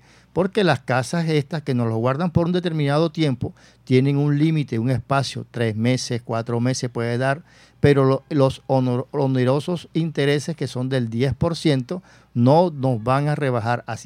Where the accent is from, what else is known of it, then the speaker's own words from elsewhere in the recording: Barranquilla, Atlántico, Colombia; Bueno, como barranquillero no solamente es en la temporada de carnaval. Nosotros los barranquilleros nos gozamos el precarnaval, el carnaval, el poscarnaval y los preparativos del nuevo carnaval.